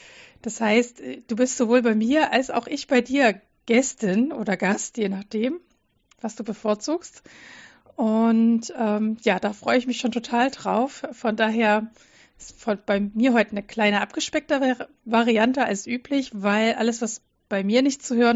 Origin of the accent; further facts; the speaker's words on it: Saxony, Germany; accent: Saxon; now in Göttingen, Germany; ich komme ursprünglich aus Sachsen, also genau von der anderen Seite von Deutschland quasi. Wohne jetzt aber in Göttingen, wo hier alle Hochdeutsch reden und ich kriege das auch nicht so richtig hin.